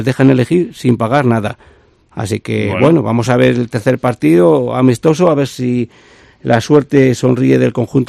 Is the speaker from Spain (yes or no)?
yes; Zamora, Castile and León, Spain; ya sabes cómo somos los zamoranos en particular, que aquí pasamos del blanco al negro en nada